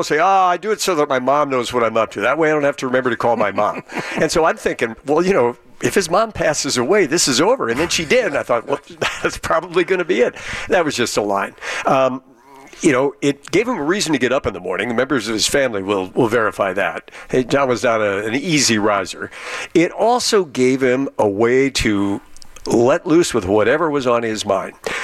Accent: Alameda, California, United States; I went into my hometown bookstore this morning in Alameda

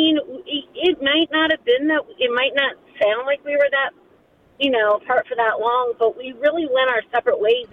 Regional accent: Aberdeen, Maryland, United States; You know, we grew up in the Harford County, Aberdeen area.

